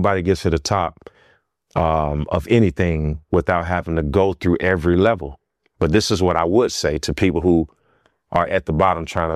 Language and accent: English; Gary, Indiana, United States; I'm from Gary, Indiana.